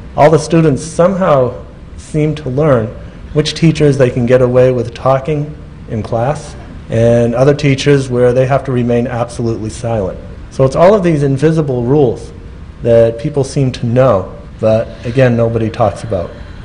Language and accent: English; United States; I'm from the United States